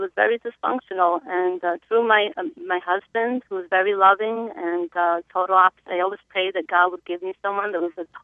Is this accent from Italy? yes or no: yes; Italy; now in United States; You know, we come from Europe, we come from Italy. And, so that when we came to America, the best thing that happened to us is that somebody led my mom to the Lord